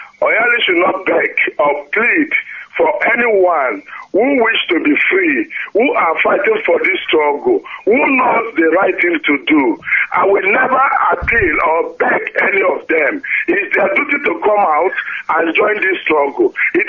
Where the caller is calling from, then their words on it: Cologne, North Rhine-Westphalia, Germany; I'm calling from Cologne, the zonal coordinator from Cologne.